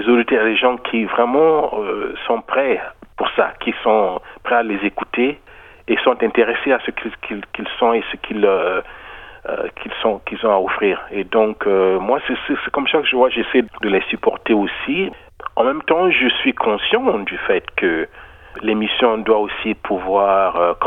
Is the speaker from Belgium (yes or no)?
no; Brazzaville, Republic of the Congo; Moi, je suis né à Brazzaville, j'ai grandi à Brazzaville.